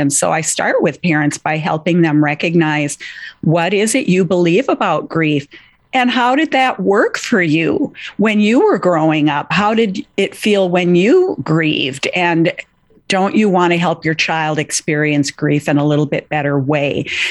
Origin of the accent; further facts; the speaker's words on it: Minnesota, United States; Mine was on the beach in northern Minnesota. I grew up on Lake of the Woods